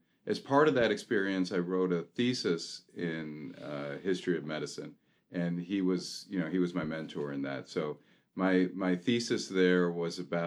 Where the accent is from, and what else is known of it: Buffalo, New York, United States; born or raised there; also born or lived in Vienna, Austria